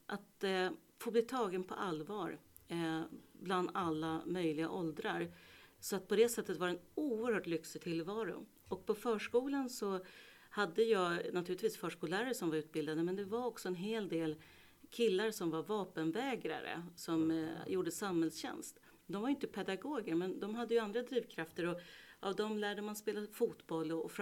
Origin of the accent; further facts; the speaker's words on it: Stockholm, Stockholm County, Sweden; Och jag växte upp i Högdalen och den här platsen i Stockholm som på 70-talet var, upplevde jag från mitt perspektiv, oerhört öppen.